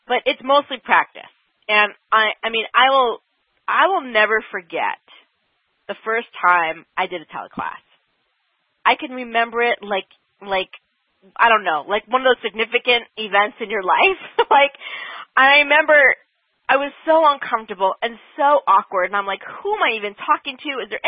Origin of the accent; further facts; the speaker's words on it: New Jersey, United States; I'm from New Jersey, so I'll blame it on that, too.